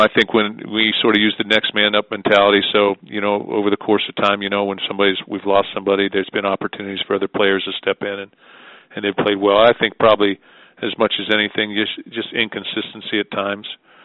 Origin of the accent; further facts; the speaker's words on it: Ohio, United States; You know, I'm from Ohio.